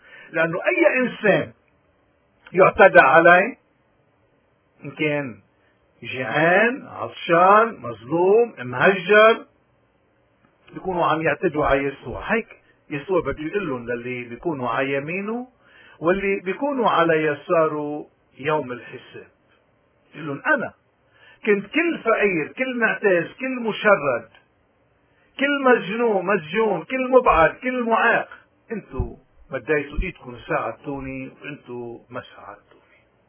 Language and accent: Arabic; Lebanon; now in Canada; لأنه نحن كلبنانيين كنديين من واجبنا نشهد للحق